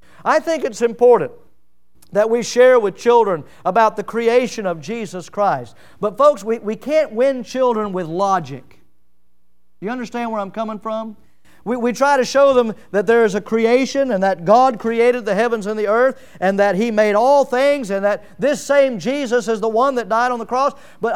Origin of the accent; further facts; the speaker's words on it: Milton, Florida, United States; born there; I think about the fact that I was born in Milton, Florida. Of all the places to be born, Milton, Florida.